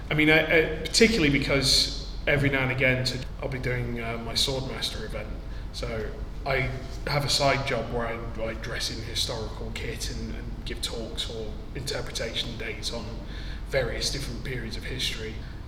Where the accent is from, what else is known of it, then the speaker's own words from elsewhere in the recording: East Midlands, United Kingdom; There was definitely a kind of weird feeling of that something important was actually happening in my hometown.